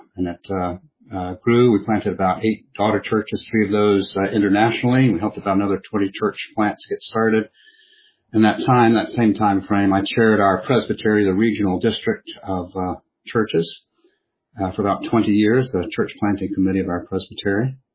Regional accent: Jacksonville, Florida, United States; now in Fernandina Beach, United States; I'm speaking to you from Fernandina Beach, Florida. I grew up in Jacksonville.

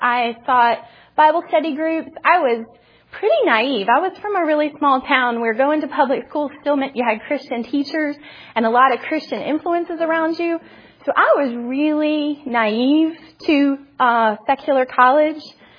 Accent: Manita, Virginia, United States; I was born in Manita, Virginia, which is funny because most people don't have a clue where that is.

